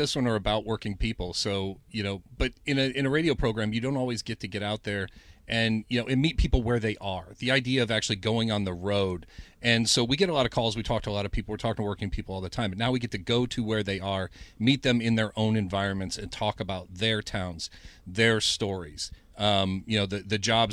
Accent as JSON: {"language": "English", "town": "Toledo", "region": "Ohio", "country": "United States", "tie": "born or raised there", "said": "We'll make a stop in Toledo, Ohio. That's where I grew up. I'm a Toledo kid. You know, it's my hometown."}